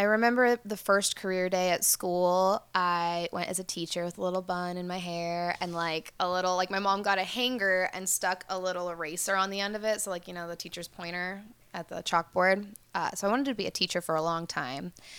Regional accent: Sacramento, California, United States; I'm from Sacramento originally.

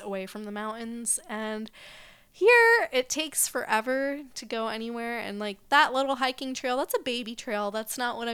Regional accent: Colorado, United States; Colorado.

